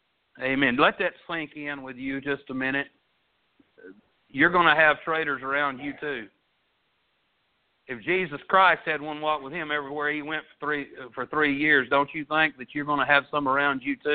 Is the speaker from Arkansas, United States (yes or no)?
yes; Arkansas, United States; accent: Arkansas; I can't imagine somebody in the Philippines trying to listen to me and get through this thick Arkansas accent.